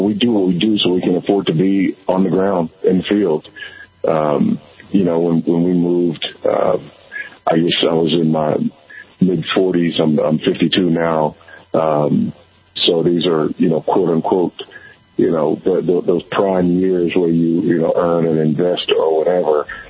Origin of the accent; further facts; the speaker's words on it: Los Angeles, California, United States; Born and raised in Los Angeles in South Central L.A., born and raised by a single teenage Buddhist mother.